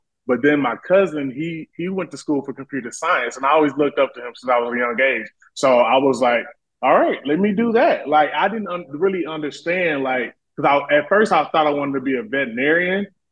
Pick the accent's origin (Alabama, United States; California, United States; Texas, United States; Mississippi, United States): Alabama, United States; Like, my goal was like, I'm from Alabama. So it was like, I got to get out of this small town.